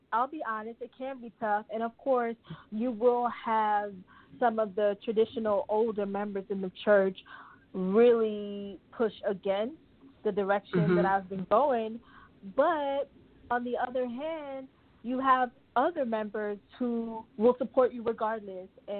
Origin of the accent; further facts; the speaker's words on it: Brooklyn, New York, United States; I grew up in New Dimension Seventh-day Adventist Church in Brooklyn.